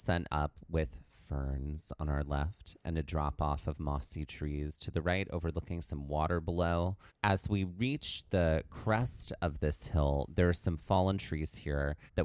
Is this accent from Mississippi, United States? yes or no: yes; Mississippi, United States; What I kind of loved about this was growing up in Mississippi, moss meant one thing.